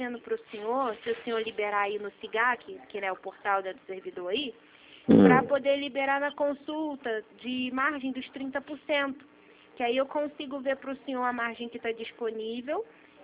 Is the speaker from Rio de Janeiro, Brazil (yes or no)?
yes; Nova Iguaçu, Rio de Janeiro, Brazil; sou de Nova Iguaçu.